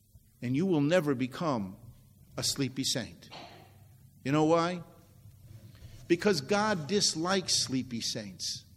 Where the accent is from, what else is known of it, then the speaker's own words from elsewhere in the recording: Ireland; You know I'm an Irishman, Lord, and I get a little thick-headed.